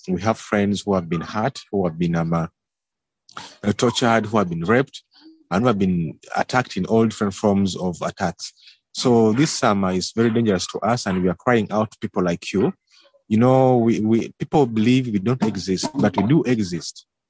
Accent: Uganda; moved away; I fled my home country, Uganda, because of my sexual orientation and for fear of being persecuted.

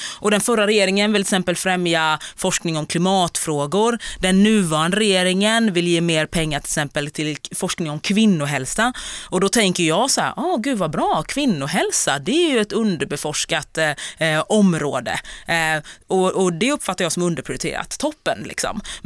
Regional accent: Jönköping, Jönköping County, Sweden; Jag är från Jönköping

